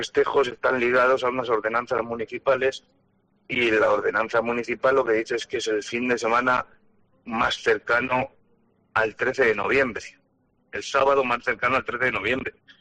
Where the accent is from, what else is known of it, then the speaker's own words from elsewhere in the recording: Soria, Castile and León, Spain; en los San Juanes, que somos de Soria